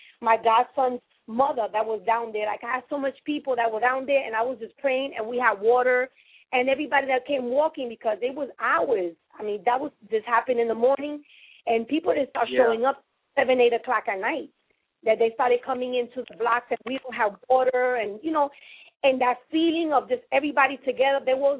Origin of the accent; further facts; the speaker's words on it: New York City, New York, United States; It definitely changed my feeling about New York. I'm not going to lie. You know, ever since that happened, I really wanted to get out of New York. And I'm a New Yorker.